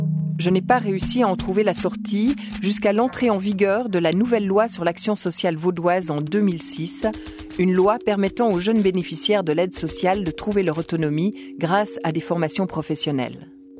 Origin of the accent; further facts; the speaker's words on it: Eritrea; French is a second language; moved away; J'avais le sentiment d'être arraché à mon pays natal, l'Érythrée, et à mes proches.